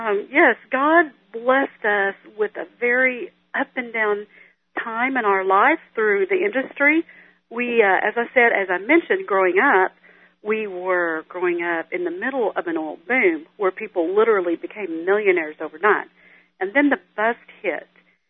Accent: Odessa, Texas, United States; Well, I grew up out in West Texas in the big city of Odessa in Midland

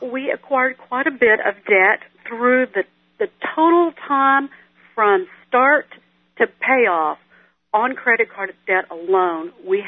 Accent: Odessa, Texas, United States; Well, I grew up out in West Texas in the big city of Odessa in Midland

